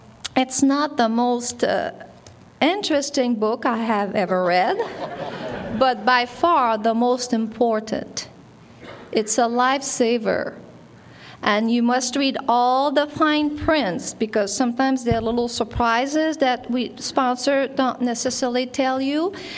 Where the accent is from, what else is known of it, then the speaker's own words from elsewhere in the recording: Carlsbad, United States; I was raised in Carlsbad.